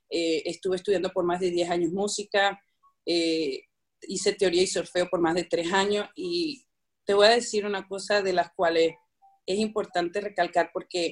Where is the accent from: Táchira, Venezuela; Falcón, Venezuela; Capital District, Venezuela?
Capital District, Venezuela; Caracas; born there; nací en Caracas, Venezuela, hace unos cuantos años. tengo una edad, yo siempre digo, a flor de piel